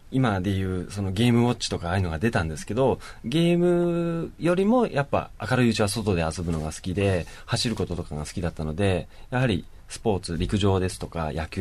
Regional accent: Shizuoka, Japan; 靴の屋になるんですけども。

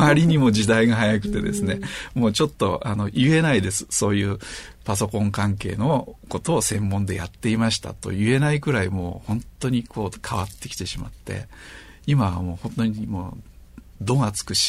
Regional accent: Shimizu, Shizuoka, Japan; やはり清水に生まれ育ったもんですから、あの類に漏れず小学校中学校はずっとサッカーをやっていました

